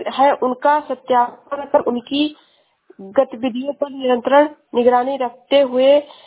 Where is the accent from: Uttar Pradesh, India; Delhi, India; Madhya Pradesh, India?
Uttar Pradesh, India; Shravasti; मैं जिला श्रावस्ती से हूँ।